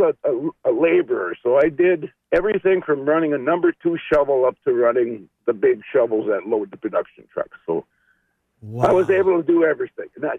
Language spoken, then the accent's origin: English; Orr, Minnesota, United States; now in Eveleth, United States; No, actually, I call Eveleth home, but I'm from Orr.